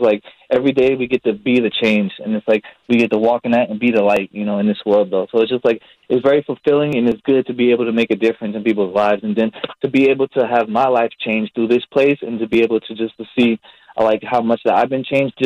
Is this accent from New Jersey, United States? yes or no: yes; New Jersey, United States; So I'm from Jersey, really the opposite side of the country.